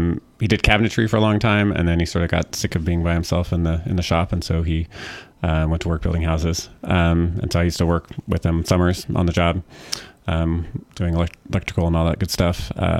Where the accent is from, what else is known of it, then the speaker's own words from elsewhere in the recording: Oregon, United States; also born or lived in Northern California; I was born in Southern Oregon, Oregon State, and grew up in Southern Oregon and Northern California.